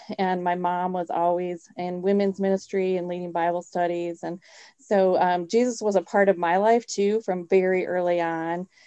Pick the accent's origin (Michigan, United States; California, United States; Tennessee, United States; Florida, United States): Michigan, United States; Zeeland; I grew up in Zeeland with my mom and dad, and I have three other siblings. So there were four of us total. I was the second of four kids.